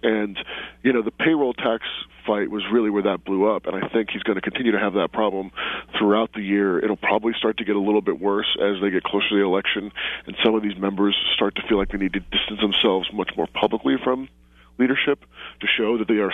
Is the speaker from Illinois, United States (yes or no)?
no; Washington, District of Columbia, United States; From D.C. I'm